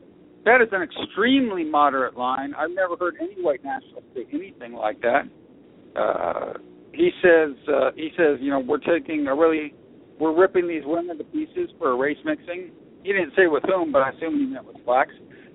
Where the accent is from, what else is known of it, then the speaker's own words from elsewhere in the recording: United States; America is a part of me. I am an American.